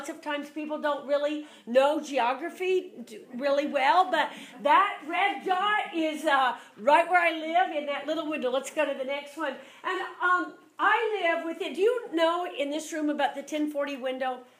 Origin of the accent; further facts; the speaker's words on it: Kansas City, Missouri, United States; I grew up in Kansas City, Missouri, but I love to tell people all the time it's not true, but I like to say it anyway.